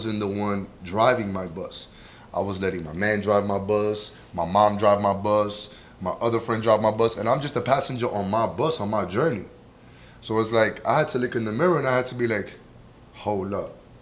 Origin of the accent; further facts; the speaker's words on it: New York City, New York, United States; And I love buses because we're from New York City. MTA is always running late or whatever, right?